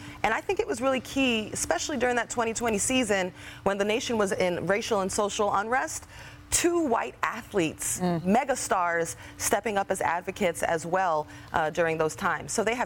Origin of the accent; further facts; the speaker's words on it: Queens, New York, United States; And I remember, I'm from Queens.